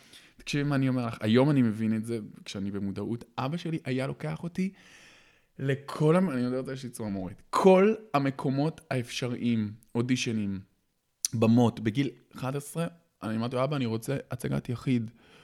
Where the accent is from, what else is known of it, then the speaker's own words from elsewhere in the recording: Beersheba, Southern District, Israel; אני גדלתי בבאר שבע.